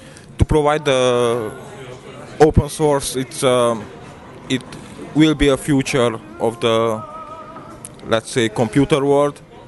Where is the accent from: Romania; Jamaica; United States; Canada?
Romania; Transylvania; English is a second language; From Transylvania.